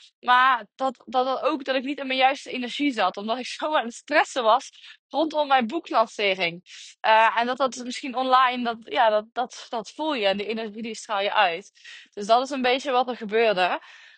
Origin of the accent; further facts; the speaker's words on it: Limburg, Netherlands; accent: Limburg; Ik kan heel vaak de N niet uitspreken door mijn Limburgs accent.